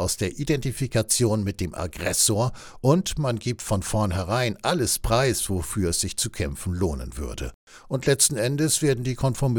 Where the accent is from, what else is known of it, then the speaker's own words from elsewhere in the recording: Germany; now in Austria; Als ich nach Österreich zog, habe ich immer gesagt, seid mir nicht böse, ich bin ein Piefke, ich sag's direkt.